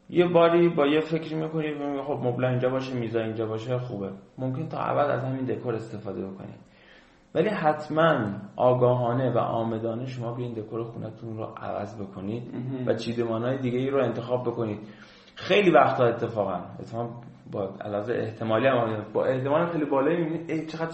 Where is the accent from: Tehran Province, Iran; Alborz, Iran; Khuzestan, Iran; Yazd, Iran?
Khuzestan, Iran; یکی از دورترین نقطه‌های دنیا واسه ما خوزستانی هم مشهده